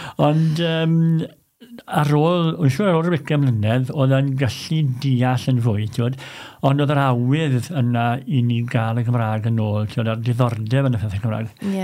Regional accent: Aberdare, Wales, United Kingdom; Un o Aberdâr, Sweet Aberdâr, Cwm Cynon, Brenhines y Cymloedd. Dyn cael yn eni a magu fyna, ym maes y dre, yng nghanol y dre, mewn tŷ teras gyffredin, mewn stryd hir iawn iawn.

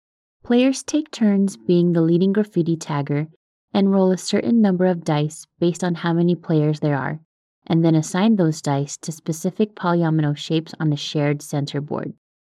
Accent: Los Angeles, California, United States; Born and raised in Los Angeles, graffiti and street art could be found on nearly every street of my surrounding neighborhood.

